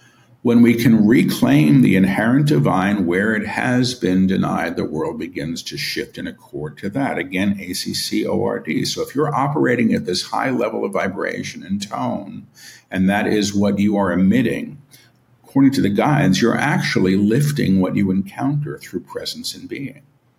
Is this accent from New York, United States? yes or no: yes; New York, United States; I'm a New Yorker. I never learned how to drive. I live in the freaking rainforest.